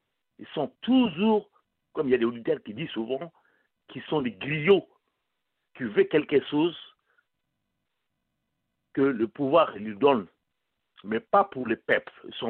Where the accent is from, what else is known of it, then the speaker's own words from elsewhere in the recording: Mali; Je suis malien.